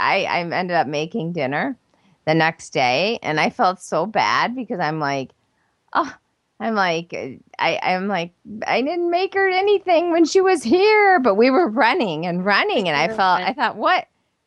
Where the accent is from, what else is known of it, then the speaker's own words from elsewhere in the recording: Canada; I get teased here because I say Paco's because, you know, I'm Canadian